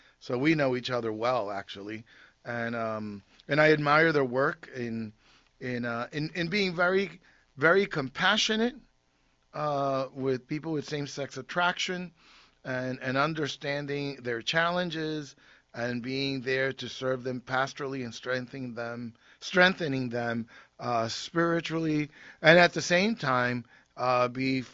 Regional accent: Northeast, United States; I came from the Northeast, and in the Northeast, Ascension Thursday was Ascension

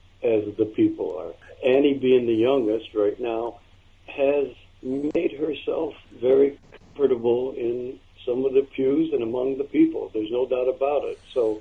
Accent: United States; And I grew up in the St. Catherine's Parish, East 93rd and Union.

